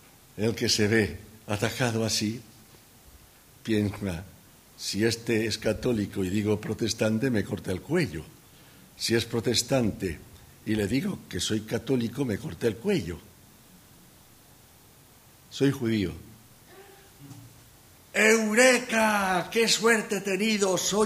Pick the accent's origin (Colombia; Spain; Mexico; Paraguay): Spain; Valencian Community; yo le dije que no soy catalán, que soy valenciano